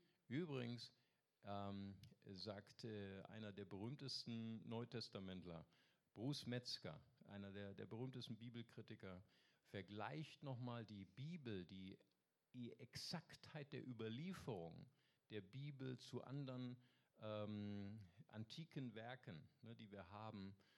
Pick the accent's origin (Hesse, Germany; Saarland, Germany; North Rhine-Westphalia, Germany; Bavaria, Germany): North Rhine-Westphalia, Germany; Bonn; ich habe noch Fotos von Bonn, aus der Stadt, wo ich kam, wo ich herkomme.